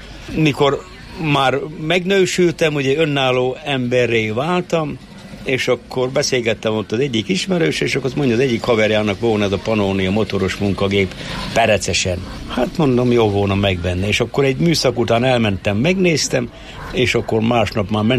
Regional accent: Bükkaranyos, Borsod-Abaúj-Zemplén, Hungary; also born or lived in Miskolc; Igen, törzsőkeres bükkaranyosi vagyok. Miskolcon születtem, vagy az Erzsébet kórházban, kettes oságyon. Szüleim is törzsőkeres bükkaranyosiak.

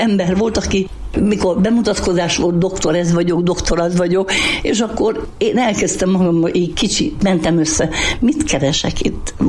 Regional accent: Szabolcs-Szatmár-Bereg, Hungary; odahaza én szabolcsi vagyok.

